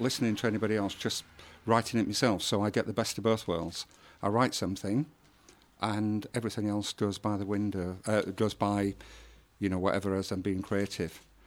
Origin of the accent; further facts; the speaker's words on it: Yorkshire and the Humber, United Kingdom; I come from Yorkshire, and we don't applaud before we know what you're in for